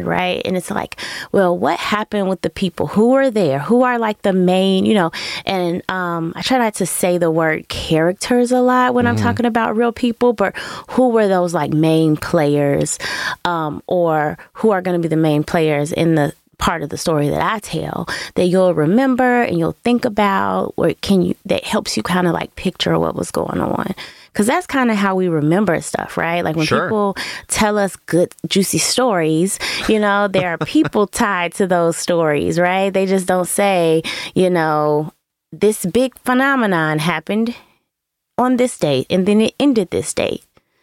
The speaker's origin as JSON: {"language": "English", "town": "Chicago", "region": "Illinois", "country": "United States", "said": "Like I am from Chicago. Like this is one of the best places in the world, if not the best place in the world."}